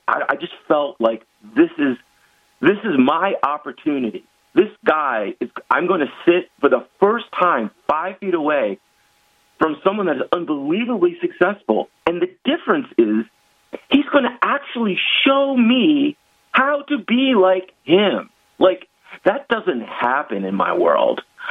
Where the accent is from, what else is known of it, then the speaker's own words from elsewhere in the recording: Philadelphia, Pennsylvania, United States; Of course, I'm from Philadelphia originally.